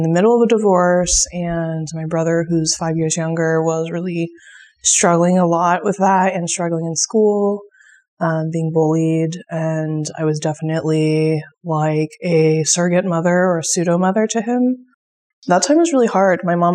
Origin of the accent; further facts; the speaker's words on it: Seattle, Washington, United States; born there; I was born here in Seattle. My parents are first generation.